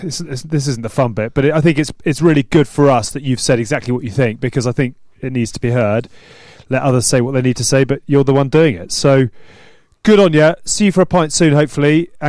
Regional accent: England, United Kingdom; Hard to say as an Englishman

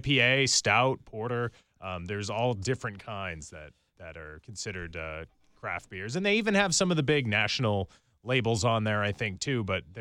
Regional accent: New England, United States; And I grew up in New England, so the whole house, all the windows were completely steamed up, and it smelled.

